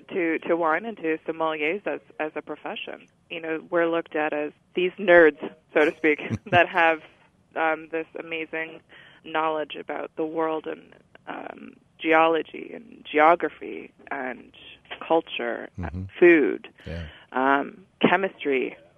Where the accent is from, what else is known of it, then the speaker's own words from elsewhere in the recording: Wisconsin, United States; And growing up in Wisconsin, I never knew that I could do this for a living.